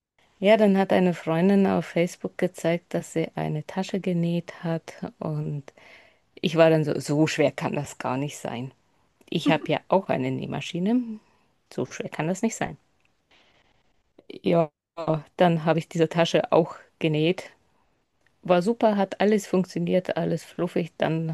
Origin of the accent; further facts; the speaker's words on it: Bavaria, Germany; ich bin jetzt 38 Jahre alt, ich komme aus Bayern, in der Nähe von Regensburg